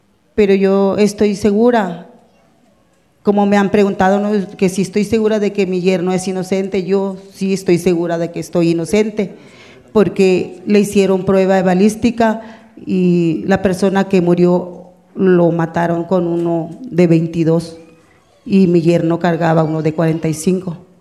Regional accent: Sonora, Mexico; no nomás en mi pueblo, tribu, sino que todos los indígenas de Sonora.

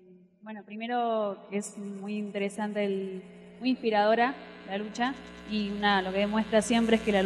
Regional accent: Argentina; Yo soy de Argentina y los conocemos mucho

